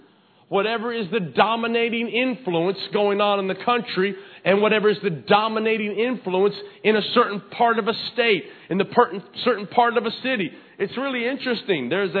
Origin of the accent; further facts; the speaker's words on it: the South, United States; if you're from the South, I grew up in the South, and not in the kind of the Mid-South, not the Deep-South.